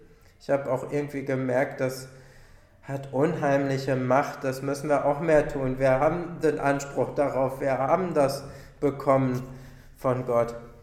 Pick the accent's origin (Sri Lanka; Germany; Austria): Germany; Leverkusen, North Rhine-Westphalia; born there; Ich bin ja in Leverkusen geboren